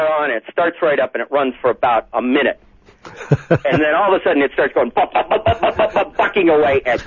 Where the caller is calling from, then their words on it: Budapest, Hungary; Yeah, I'm calling from Hungary.